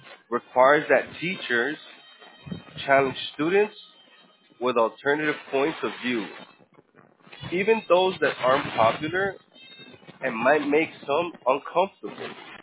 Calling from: Florida, United States; I'm calling from Florida, sir. We're located in Florida.

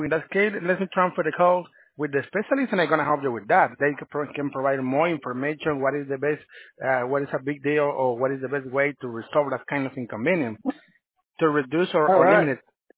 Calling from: El Salvador; I'm located in El Salvador, sir.

